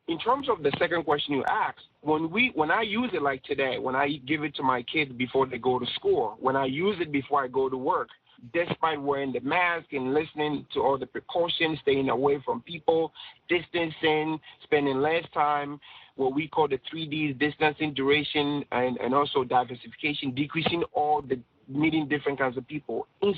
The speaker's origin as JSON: {"language": "English", "country": "Ghana", "moved": "yes", "lives_now": "United States", "said": "I'm a Ghanaian. I was born in Ghana, came to America, graduated from University of Virginia."}